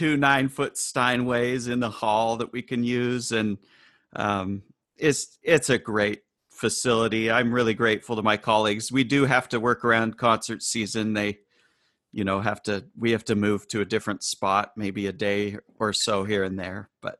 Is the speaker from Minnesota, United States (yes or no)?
no; Utah, United States; So, I am from Utah, and right now I live back in Utah, but I've traveled all over the country